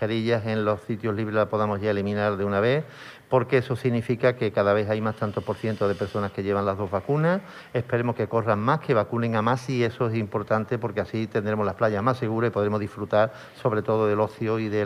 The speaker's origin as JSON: {"language": "Spanish", "town": "Chipiona", "region": "Andalusia", "country": "Spain", "said": "las excelencias y las riquezas cultural y atractivos que tiene mi pueblo, que es maravilloso. Estáis todos invitadísimos a visitar Chipiona cuando queráis"}